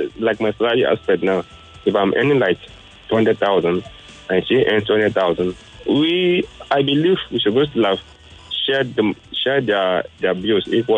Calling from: Lekki, Lagos, Nigeria; I'm calling from Lekki.

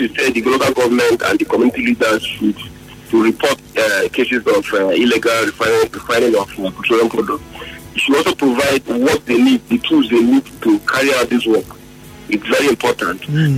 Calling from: Port Harcourt, Rivers, Nigeria; I'm calling from Port Harcourt.

